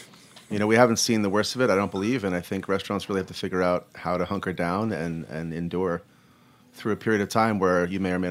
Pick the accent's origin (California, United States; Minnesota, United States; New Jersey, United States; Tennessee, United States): New Jersey, United States; I'm descended from Irish and Scottish folks. I'm a dumb Irish kid from Jersey